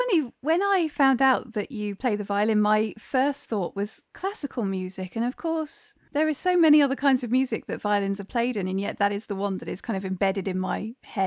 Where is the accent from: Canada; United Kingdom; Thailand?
United Kingdom; Oh, it's a terrible thing, isn't it, being British?